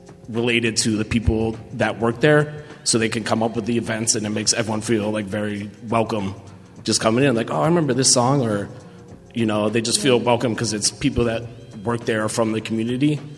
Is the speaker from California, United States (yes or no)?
no; Evanston, Illinois, United States; So I come from Evanston, Illinois. It's right outside of Chicago. It's a pretty diverse community, probably 50-50, all different.